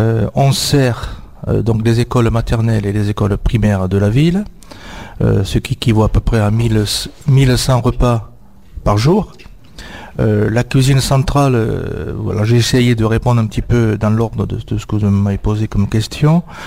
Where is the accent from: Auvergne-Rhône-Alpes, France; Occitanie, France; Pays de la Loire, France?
Occitanie, France; je suis pas originaire de Touraine puisque je suis du Gers